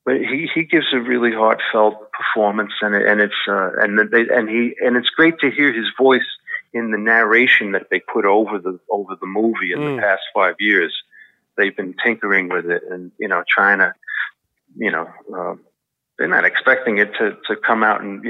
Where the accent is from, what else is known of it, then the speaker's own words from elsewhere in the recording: Bronx, New York, United States; you inspired me. I'm from the Bronx. You made me want to be an actor.